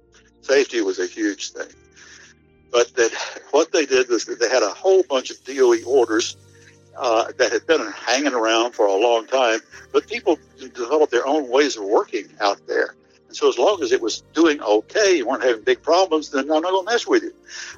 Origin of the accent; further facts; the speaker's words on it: United States; You people, obviously, because I'm from Washington, and I've got a checklist.